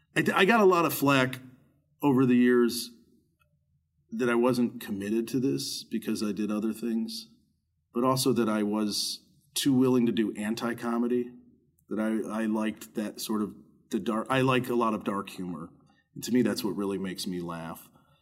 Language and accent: English; Chicago, Illinois, United States; But I think the best thing for me was leaving it all because I'm as a Chicagoan, I tend to have an affinity for dive bars.